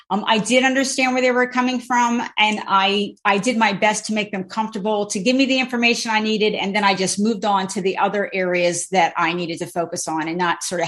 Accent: New Jersey, United States; now in San Francisco Bay Area, United States; I grew up in Central New Jersey. In New Jersey.

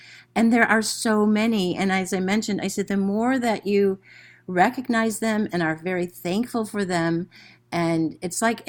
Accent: Wisconsin, United States; I grew up in Wisconsin, so we're very much salt of the earth type of people generally.

